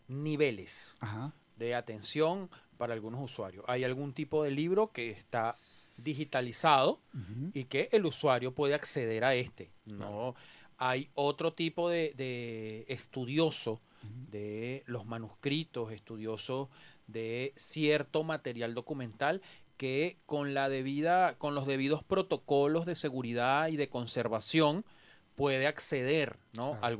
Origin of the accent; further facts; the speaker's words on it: Venezuela; como venezolanos y venezolanas